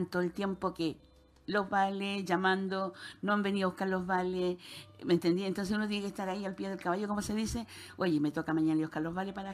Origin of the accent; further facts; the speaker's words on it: La Pampa, Argentina; No, y resulta de que yo vengo de La Pampa, imagínate.